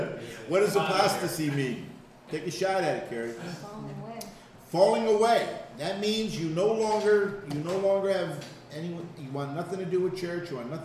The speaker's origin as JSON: {"language": "English", "region": "Connecticut", "country": "United States", "said": "We're from Connecticut, but we just moved up here in Torrington maybe 8 years ago, 7 years ago."}